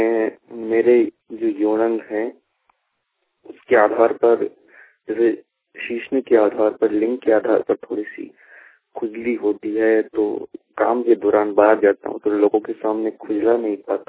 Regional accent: Rajasthan, India; नमस्ते, मैं राजस्थान से हूँ

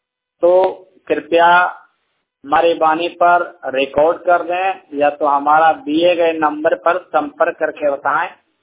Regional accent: Bihar, India; Bhagalpur district Bihar का रहने वाला हूँ।

